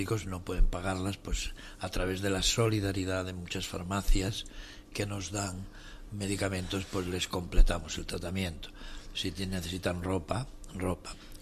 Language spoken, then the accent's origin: Spanish; Asturias, Spain; somos de Asturias.